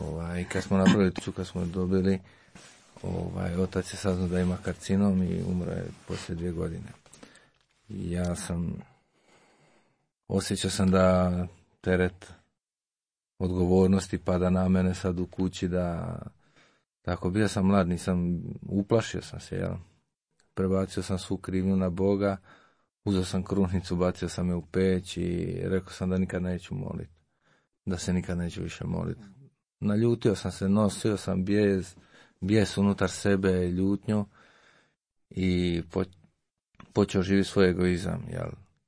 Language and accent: Croatian; Slavonia, Croatia; dolazim iz Cene, ali iz malog sela u Slavoniji.